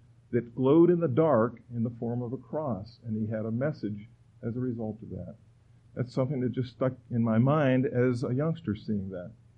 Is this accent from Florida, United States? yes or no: yes; Miami, Florida, United States; I am a native Floridian. I was born in Miami. My parents came from New Jersey down here a couple of years before, about a year, I guess it was, before I was born.